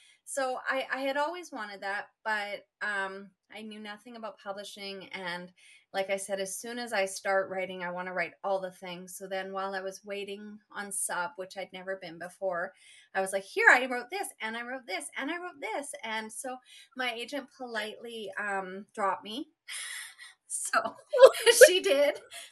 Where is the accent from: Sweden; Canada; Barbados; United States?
Canada; Vancouver, British Columbia; I go to this writing conference every year in Surrey, which I'm from Vancouver, BC.